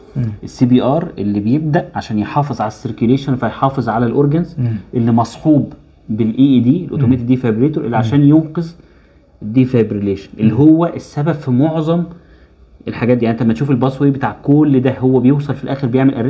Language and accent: Arabic; Egypt; زي ما اتفقنا احنا عندنا في مصر